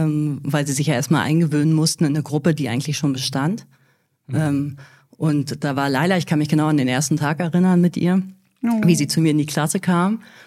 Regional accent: Berlin, Germany; ich bin ja selber in Berlin groß geworden.

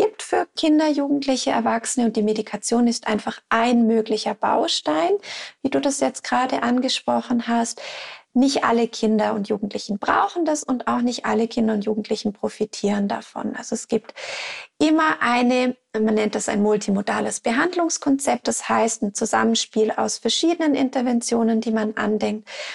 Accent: Switzerland; je nach Bundesland oder Kanton bei uns in der Schweiz

